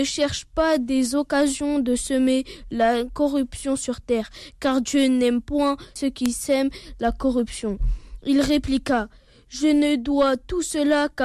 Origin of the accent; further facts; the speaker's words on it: Alfortville, Île-de-France, France; Je viens d'Alfortville.